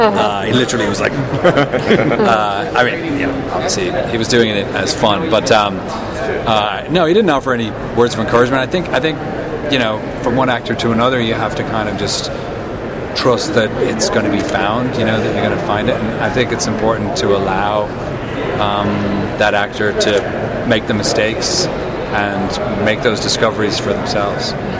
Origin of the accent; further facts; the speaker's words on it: Sandycove, Leinster, Ireland; I come from a nice town called Sandy Cove, South Dublin.